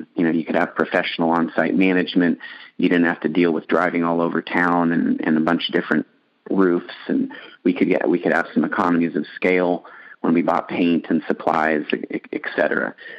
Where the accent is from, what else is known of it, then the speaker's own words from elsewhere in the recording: Eugene, Oregon, United States; We grew up in Eugene, Oregon, on the campus, basically, of the University of Oregon there.